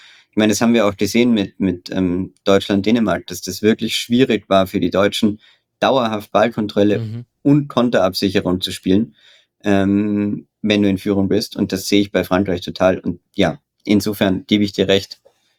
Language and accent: German; Austria